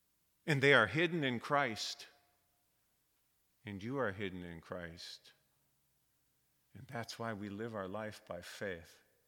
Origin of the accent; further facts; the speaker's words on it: Pennsylvania, United States; or even like where I grew up in Pennsylvania, pretty old-time place